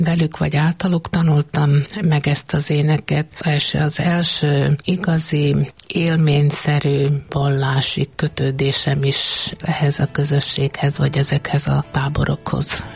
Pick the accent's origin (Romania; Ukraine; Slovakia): Slovakia; Šamorín, Trnava Region; somorjai származású vagyok, és a közösségi élet pedig inkább Szerdahelyhez köt.